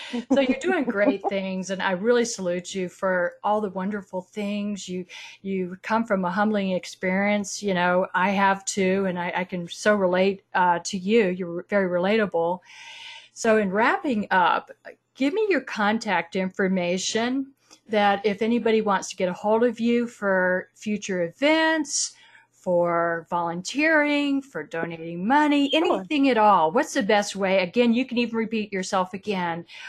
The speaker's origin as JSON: {"language": "English", "region": "Florida", "country": "United States", "tie": "born or raised there", "said": "I grew up in North Florida, the second poorest county in the state of Florida."}